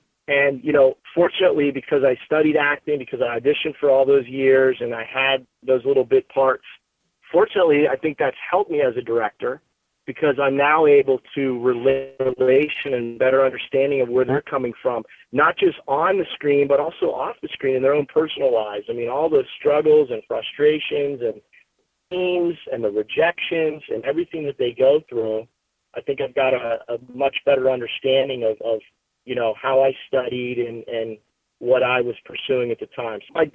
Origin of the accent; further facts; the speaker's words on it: Clarion, Pennsylvania, United States; growing up in Clarion, Pennsylvania on 20 acres of land out in the middle of nowhere